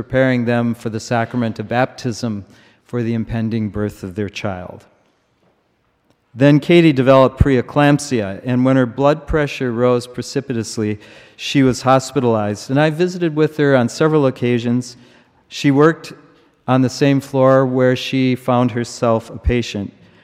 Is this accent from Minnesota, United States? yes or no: yes; Minnesota, United States; moved away; I come from Minnesota, moved here in 2012, and Minnesota's a fairly large state.